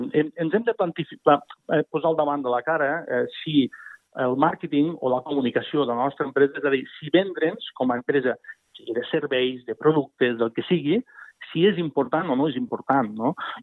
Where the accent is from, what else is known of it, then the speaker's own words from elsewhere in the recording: Lleida, Catalonia, Spain; jo que soc de Lleida sempre hi ha hagut una mica l'essència de criticar molt